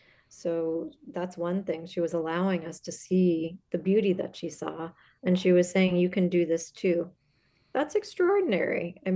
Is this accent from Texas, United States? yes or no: no; Illinois, United States; because you know I'm from Illinois, and it's common in my household just to have a fork.